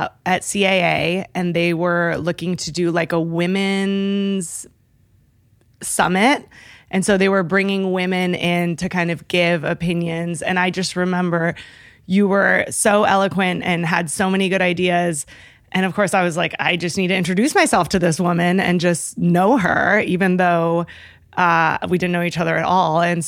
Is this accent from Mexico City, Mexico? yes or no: no; Tijuana, Baja California, Mexico; now in United States; So I'm originally from Tijuana